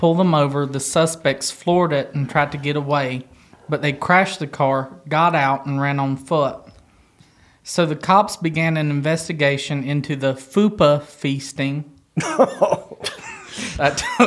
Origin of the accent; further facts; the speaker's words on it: Bristol, Tennessee, United States; born there; I was born in Bristol, Tennessee.